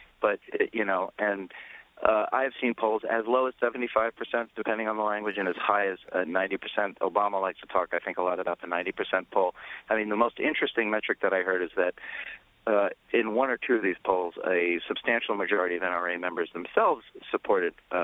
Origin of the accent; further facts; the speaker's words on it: New York City, New York, United States; But I am from New York City, and I did grow up in the 80s, and I did witness gun violence.